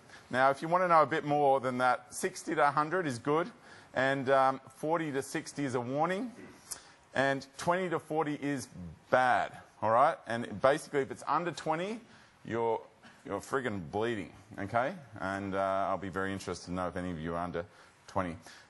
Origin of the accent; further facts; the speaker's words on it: Sydney, New South Wales, Australia; All right, and I come from Sydney.